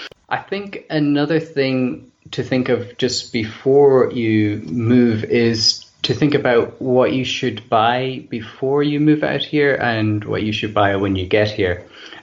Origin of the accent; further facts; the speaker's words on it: Ireland; now in Portugal; because growing up in Ireland, I never ever used it.